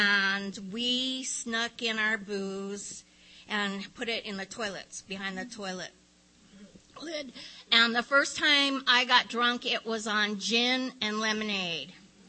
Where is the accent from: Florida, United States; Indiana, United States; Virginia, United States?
Indiana, United States; Indianapolis; also born or lived in Connecticut; I was born in 1950 in Connecticut, of French-Canadian descent. When I was 9, my dad got transferred to Indianapolis, Indiana. So I grew up there.